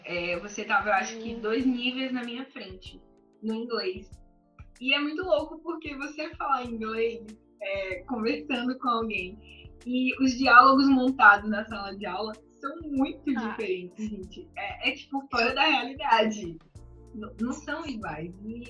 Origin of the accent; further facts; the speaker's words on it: Brazil; Não, eu sou brasileira